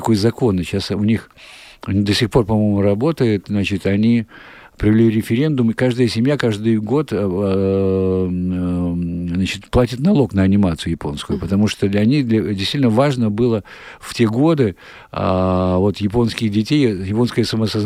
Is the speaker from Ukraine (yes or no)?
no; Belarus; какое кино мы, белорусы, можем делать и мы, белорусы, какого кино достойны.